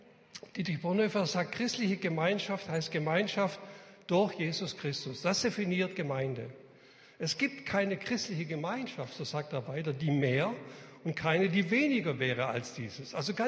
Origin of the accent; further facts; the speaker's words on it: Reutlingen, Baden-Württemberg, Germany; also ich komme aus Reutlingen, in Metzingen, da gibt es so einen Fabrikverkauf